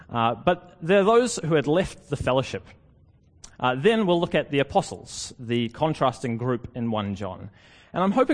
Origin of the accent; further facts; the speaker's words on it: New Zealand; now in Australia; It's been a good few years to be a New Zealander living in Australia, that's for sure.